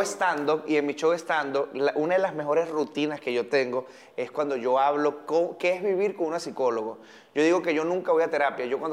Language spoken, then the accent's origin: Spanish; Barinas, Venezuela; pero yo orgullosamente vengo de Barinas